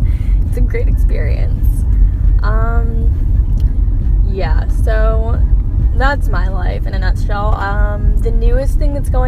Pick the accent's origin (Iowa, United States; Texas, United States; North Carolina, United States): North Carolina, United States; Cool, let's be friends. We're both from North Carolina.